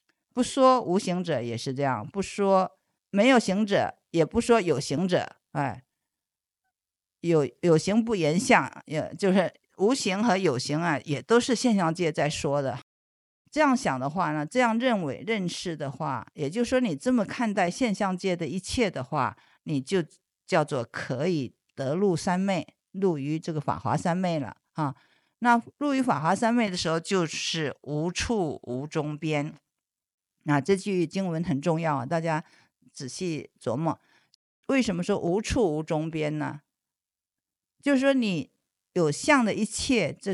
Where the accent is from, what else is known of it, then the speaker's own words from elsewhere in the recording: China; 所谓我们中国人说的中庸之道